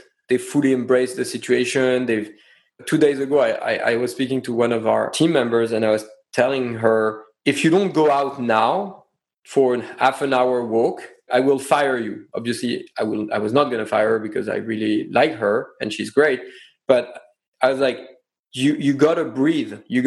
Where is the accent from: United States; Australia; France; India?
France; accent: French; English is a second language; In France, the people are still in the office at 7. Like my French accent, I hope.